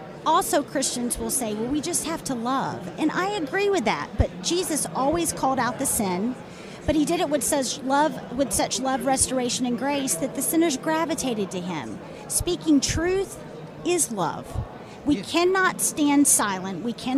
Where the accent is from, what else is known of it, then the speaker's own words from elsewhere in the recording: Texas, United States; I'm from Texas, and I said, nope. I'm staying right where I'm at.